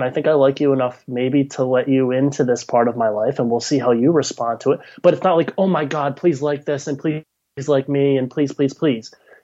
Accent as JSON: {"language": "English", "town": "Philadelphia", "region": "Pennsylvania", "country": "United States", "said": "Well, that's my job as a Philadelphian."}